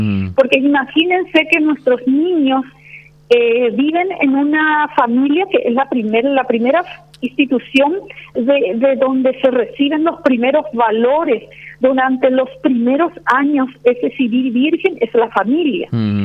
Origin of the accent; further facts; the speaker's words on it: Villeta, Central, Paraguay; Yo soy de Guazúcora, de una compañía de Villeta, del distrito de Villeta, y yo me fui a enseñar en mi propia escuela donde yo terminé mi sexto grado.